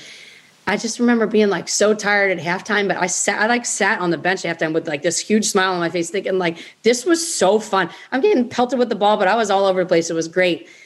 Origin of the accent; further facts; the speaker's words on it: New Jersey, United States; I was wearing board shorts because I'm from South Jersey and, you know, live on the beach.